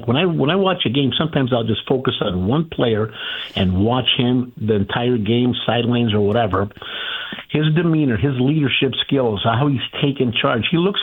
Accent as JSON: {"language": "English", "town": "East Chicago", "region": "Indiana", "country": "United States", "tie": "born or raised there", "said": "I'm born and raised in East Chicago, so I literally like 15 minutes from, 10 yeah. minutes from state line."}